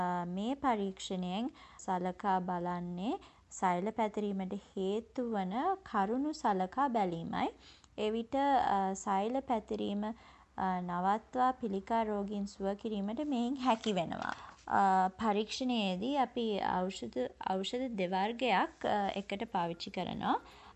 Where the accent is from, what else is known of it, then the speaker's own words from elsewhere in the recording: Colombo, Western Province, Sri Lanka; moved away as an adult; also born or lived in Australia; මම ඉපදුනේ ඕස්ට්‍රේලියාවේ. ප්‍රාථමික අධ්‍යාපනය ශ්‍රී ලංකාවේ කොළඹ සෙන්ට් රිචඩ්ස් කන්වෙන්ට් වල. ඉන් පසු මම කොළඹ ස්ටැෆර්ඩ් ඉන්ටර්නැෂනල් ස්කූල් එකේ තමයි ලන්ඩන් ඕලෙවල් සහ ඒලෙවල් කරේ.